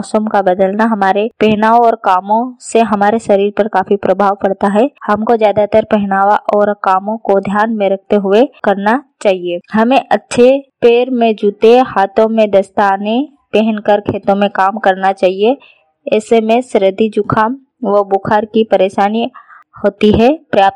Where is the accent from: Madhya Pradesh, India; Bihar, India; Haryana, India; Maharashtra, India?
Madhya Pradesh, India; Pati; मैं पार्टी तहसील की निवासी हूं।